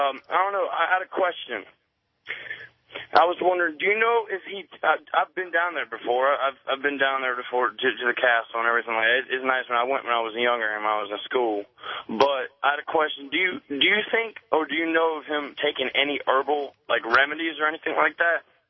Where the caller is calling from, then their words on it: Tallahassee, Florida, United States; Hey, George. I'm calling from Tallahassee, Florida.